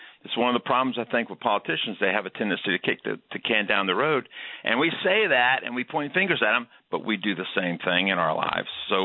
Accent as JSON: {"language": "English", "region": "Florida", "country": "United States", "tie": "born or raised there", "said": "I tell people I grew up in the South, but I grew up in South Florida, which is a little different."}